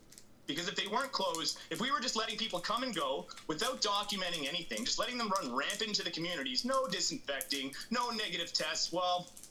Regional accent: Canada; We're all Canadian citizens. You have the right to leave your country

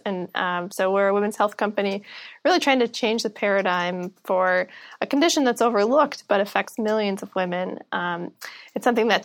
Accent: Midwest, United States; And, growing up in the Midwest, that sounded like a very risky thing.

